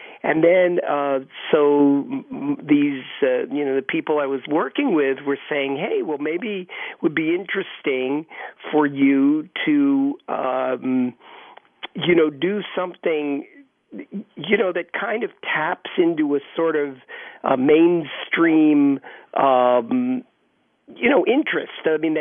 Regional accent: United States; because I grew up as an assimilated Jewish American.

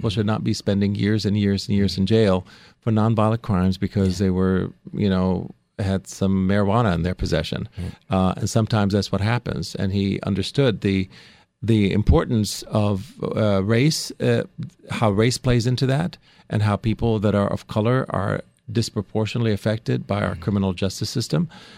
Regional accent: United States; I'm an American. How is that even possible in America to even talk about that today, having gone through that history?

